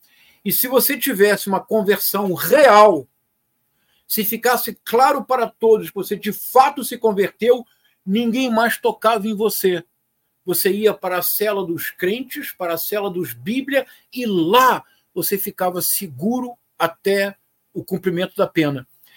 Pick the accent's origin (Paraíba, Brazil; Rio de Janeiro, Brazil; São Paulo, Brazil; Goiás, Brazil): Rio de Janeiro, Brazil; para quem cresceu em Bento Ribeiro, onde eu cresci, não é um problema teórico